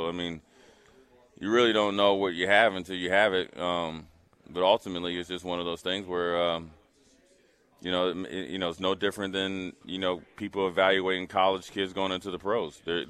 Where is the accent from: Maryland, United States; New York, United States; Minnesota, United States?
Minnesota, United States; I was from Minnesota. Not a lot of guys leaving.